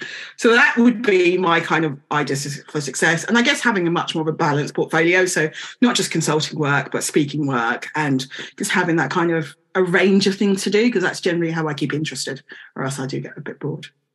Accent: Newham, London, United Kingdom; I grew up in Newham

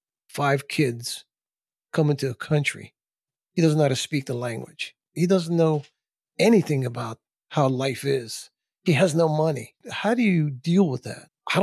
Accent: Bourj Hammoud, Mount Lebanon, Lebanon; That's where I was born and raised. I was born in Lebanon. My dad had a shop. He used to make shoes. I used to, you know, go watch him. And I remember that in Beirut, Burj Hamoud is the name of the town.

